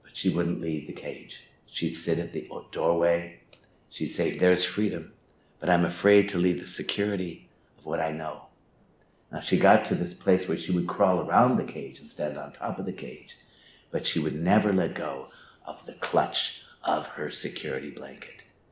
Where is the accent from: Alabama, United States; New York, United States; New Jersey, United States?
Alabama, United States; They came from North Dakota with their children. They came from Idaho with their children. And then I came from Alabama.